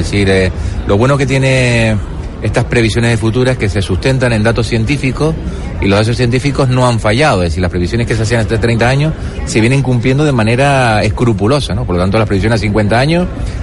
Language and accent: Spanish; Canary Islands, Spain; Por la razón geográfica somos africanos, razones económicas somos europeos, pero razones sentimentales somos americanos